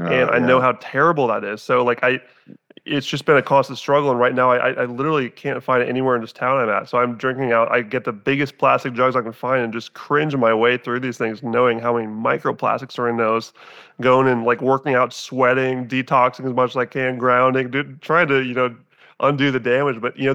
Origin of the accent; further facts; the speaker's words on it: Whidbey Island, Washington, United States; also born or lived in Portland, Oregon; but I was born and raised in the Northwest, mm-hmm. Born in Portland, Oregon, then raised in on Whidbey Island, which is just about an hour and a half north of Seattle.